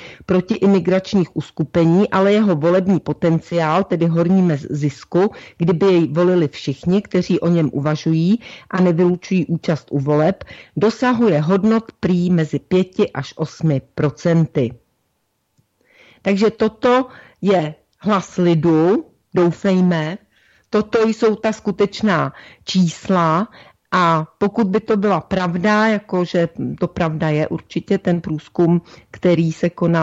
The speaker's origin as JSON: {"language": "Czech", "region": "Prague", "country": "Czechia", "said": "já jsem z Prahy"}